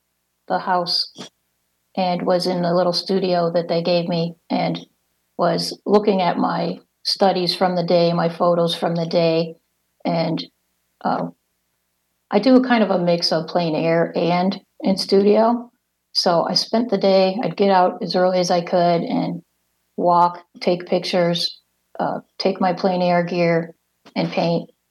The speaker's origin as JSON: {"language": "English", "region": "Indiana", "country": "United States", "tie": "born or raised there", "said": "Being born and raised in Northwest Indiana, I always knew about the dunes"}